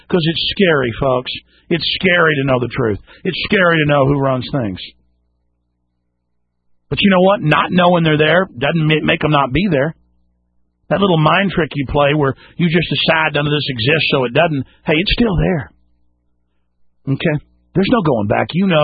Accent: Dallas, Texas, United States; now in Austin, United States; growing up in Dallas, here in Austin

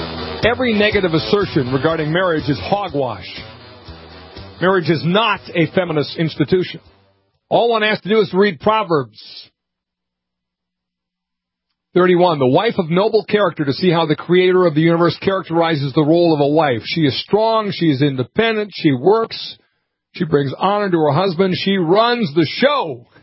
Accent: Montevideo, Minnesota, United States; Not far from my hometown of Montevideo.

